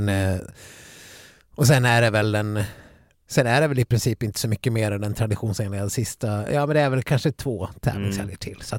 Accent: Saxdalen, Dalarna County, Sweden; när jag växte upp i Saxdalen.

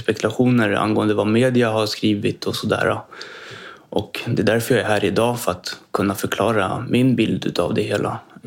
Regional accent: Ekerö, Stockholm County, Sweden; born there; Jag är född i Stockholm, ute på Ekerö.

